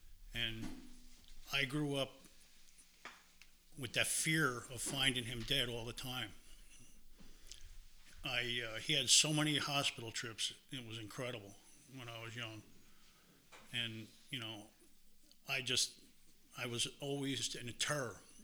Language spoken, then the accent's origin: English; Kingston, New York, United States; I'm from Kingston, New York. I was born March 23rd, 1955.